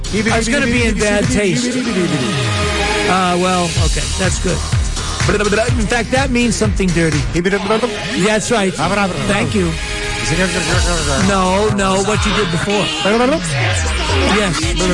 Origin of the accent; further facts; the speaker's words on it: Beaver, United States; they claim to be from Beaver. I'm from Beaver.